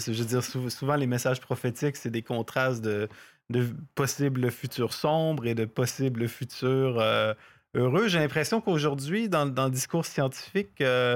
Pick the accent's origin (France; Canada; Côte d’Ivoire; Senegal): Canada; Quand on est Canadien, on l'accueille favorablement.